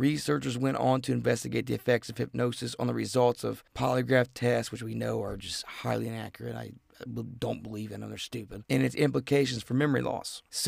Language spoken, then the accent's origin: English; Canada; accent: Canadian; That's all I got from my Canadian accent.